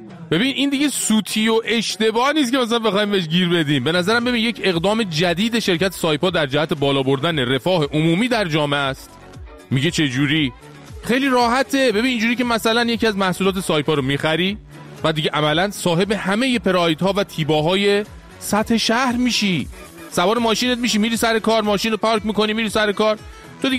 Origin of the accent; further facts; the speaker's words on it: Iran; خوبیش اینه که ما ایرانی هستیم حداقل